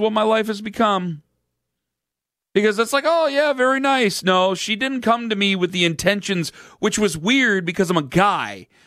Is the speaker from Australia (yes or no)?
no; Canton, Ohio, United States; And being from Canton, Ohio, and having Bills fans come to my hometown and come to my area, and even being in Cleveland, they'll stop by camp and they'll go to Browns camp during that time and they'll go see that.